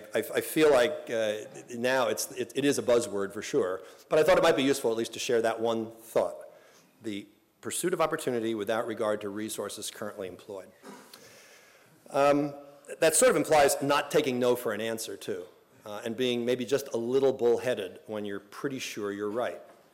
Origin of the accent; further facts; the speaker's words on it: New Jersey, United States; now I'm from New Jersey. So I said, Cornell does not have a Wawa.